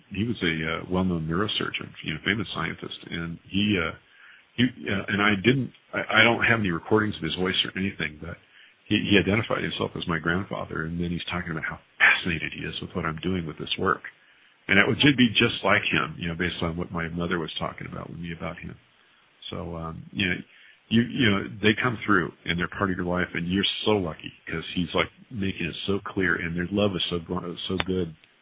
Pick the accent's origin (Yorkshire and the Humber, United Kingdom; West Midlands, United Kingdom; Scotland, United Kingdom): Scotland, United Kingdom; Hey, you know, I'm Scottish.